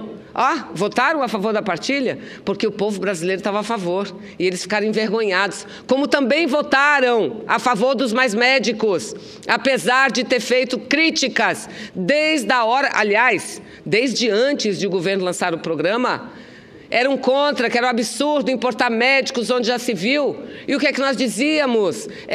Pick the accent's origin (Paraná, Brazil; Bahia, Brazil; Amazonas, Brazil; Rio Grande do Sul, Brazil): Amazonas, Brazil; Manaus; Eu fui vereadora da minha cidade, Manaus, eu fui deputada federal por 3 mandatos.